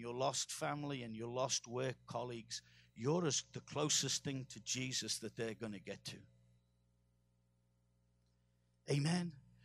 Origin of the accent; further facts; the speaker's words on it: England, United Kingdom; I'm an Englishman